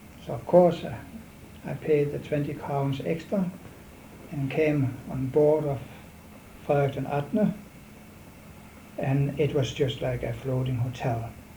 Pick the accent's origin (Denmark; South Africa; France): Denmark; Hostrup, Southern Denmark; English is a second language; moved away; And I couldn't speak a word of English. But I came in, I told my mother that I'd like to say goodbye at home. You can walk down with me to the station, but I don't want to see you in Copenhagen standing at the pier.